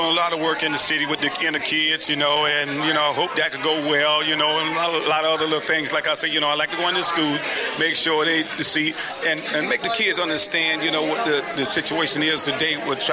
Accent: Miami, Florida, United States; I'm from Miami, Florida.

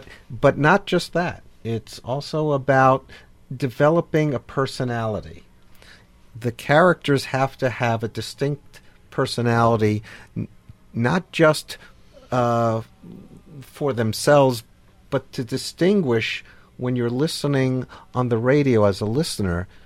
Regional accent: New York, United States; I'm not from Minnesota. I'm from New York, and we don't have passive. We just go straight to aggressive.

